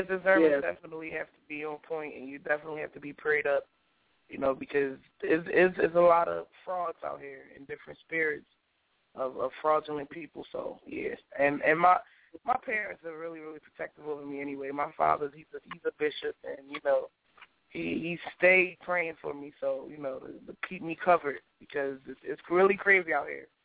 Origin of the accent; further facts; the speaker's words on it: Philadelphia, Pennsylvania, United States; now in Delaware, United States; I'm from Philly, but I've been in Delaware for about 4 years now.